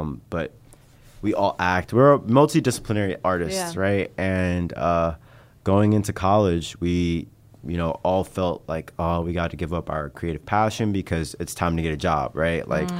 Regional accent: Brooklyn, New York, United States; I'm a senior at DePaul, double majoring in computer science and Japanese studies. Born and raised in Brooklyn.

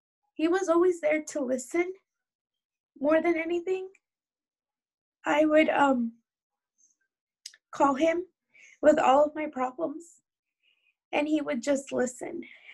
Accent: Chino, California, United States; I'm from Chino, California.

